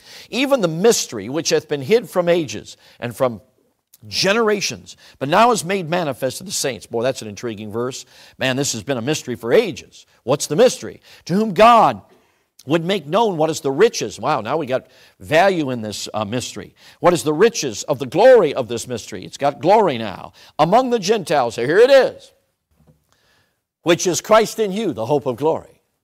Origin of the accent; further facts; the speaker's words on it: Chicago, Illinois, United States; I grew up in Chicago. They call it the Windy City.